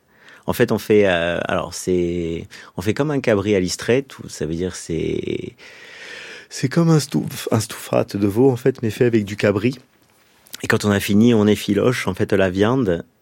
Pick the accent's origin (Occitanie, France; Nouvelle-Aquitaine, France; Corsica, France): Corsica, France; Moi, je suis originaire, en fait, du Nord, pas loin de Bastia, en fait.